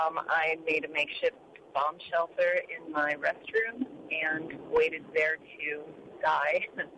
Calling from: Honolulu, Hawaii, United States; I'm calling from Honolulu, Hawaii

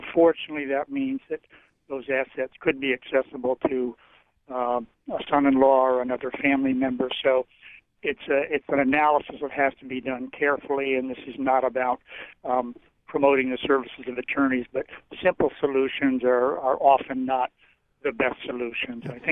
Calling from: Lincolnville, Maine, United States; I'm calling from Lincolnville, and I'll try to be very brief.

